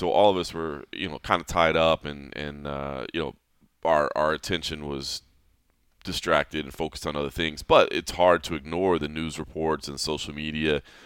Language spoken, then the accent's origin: English; Texas, United States; it's the same thing growing up in Texas, you know, New Orleans, the coast, Houston and Texas